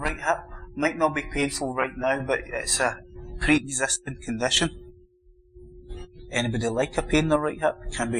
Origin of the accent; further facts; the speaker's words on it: Glasgow, Scotland, United Kingdom; I know I'm from Glasgow, but have been redeemed.